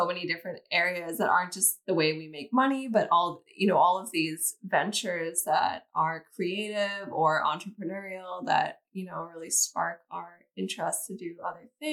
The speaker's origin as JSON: {"language": "English", "country": "Canada", "lives_now": "Los Angeles, United States", "said": "Recently moved to LA. I didn't have a job. I'm still Canadian, so I'm on, like, a visitor's tourist visa."}